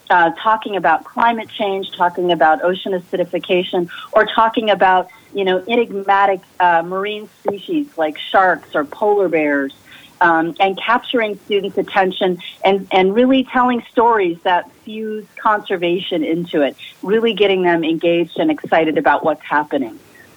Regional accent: Colorado, United States; also born or lived in Florida; And I grew up in Colorado and absolutely love the mountains, and I love living here outside of Boulder.

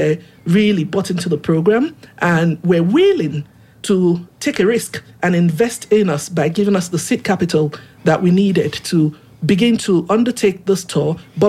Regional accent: Oguta, Imo, Nigeria; I was able to go back to Uguta, my hometown

